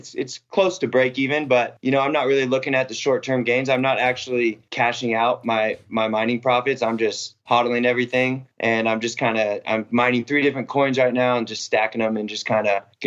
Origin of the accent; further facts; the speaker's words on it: Seattle, Washington, United States; now in Prescott, United States; So living in Arizona right now, I grew up in Seattle. I just moved to Prescott, Arizona last year.